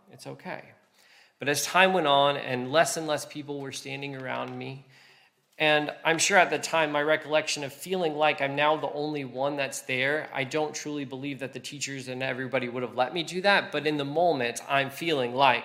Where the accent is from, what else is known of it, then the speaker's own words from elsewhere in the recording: United States; moved away as an adult; now in Liverpool, United Kingdom; I am American, but I've been here 5 years.